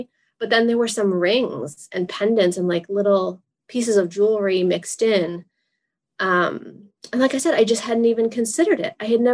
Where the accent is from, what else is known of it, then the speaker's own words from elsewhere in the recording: Massachusetts, United States; I'm from Massachusetts. We don't have a lot of these like jaggery or different kinds of flowers